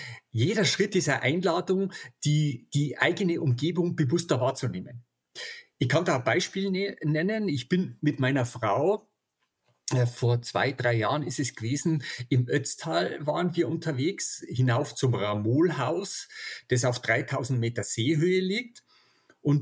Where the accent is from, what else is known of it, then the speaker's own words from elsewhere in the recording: Mittenwald, Bavaria, Germany; ich komme aus Mittenwald, lebe mitten in der Bergwelt